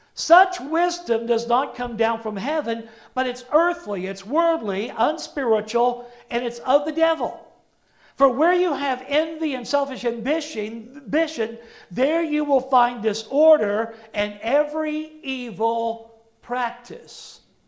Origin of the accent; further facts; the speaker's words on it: Oklahoma, United States; when I found out this guy was from Oklahoma, my home state